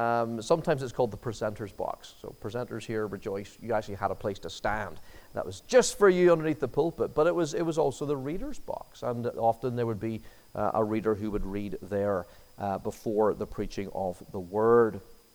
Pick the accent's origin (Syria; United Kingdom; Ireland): Ireland; When I was growing up in Ireland, the Bible was enormous, right?